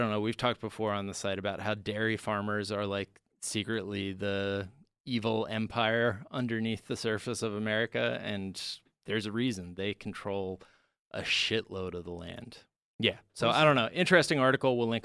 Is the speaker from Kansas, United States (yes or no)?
no; Ohio, United States; also born or lived in West Virginia / New York; I like growing up in Ohio, West Virginia, even New York, like upstate New York, you are constantly surrounded by woods.